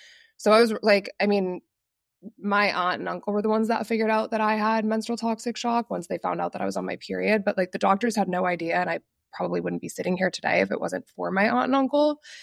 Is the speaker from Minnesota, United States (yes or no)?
no; Massachusetts, United States; So I was traveling to California where I live now. I'm from Massachusetts.